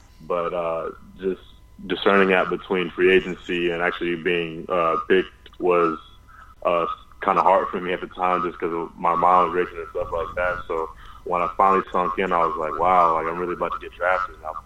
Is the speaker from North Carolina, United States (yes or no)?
yes; Charlotte, North Carolina, United States; a local pro day, since I'm from Charlotte, North Carolina.